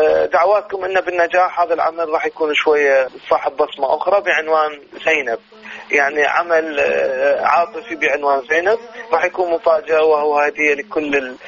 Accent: Iraq; إذا كنت أنا أقول أنا فنان عراقي

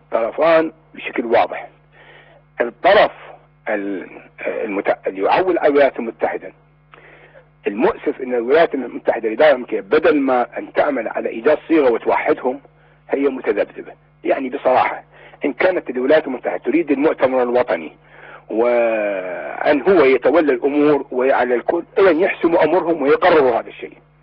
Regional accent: Iraq; وهكذا مصيرنا كعراقيين حقيقة، نحن في مصير مؤلم ومحزن

